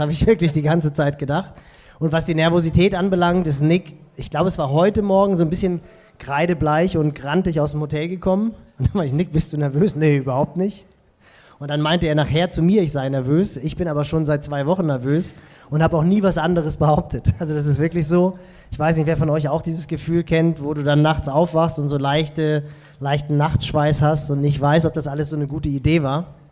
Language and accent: German; Hamburg, Germany; Und das sage ich als Hamburger, das heißt schon was.